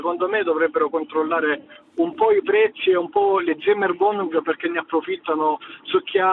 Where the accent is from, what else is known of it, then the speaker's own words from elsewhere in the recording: Frauenfeld, Thurgau, Switzerland; E io sono di Frauenfeld.